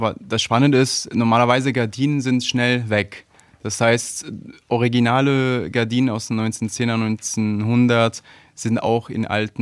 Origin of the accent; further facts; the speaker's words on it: Italy; German is a second language; Also ich habe in Pisa studiert. Also ich komme aus Italien und ich habe in Italien studiert.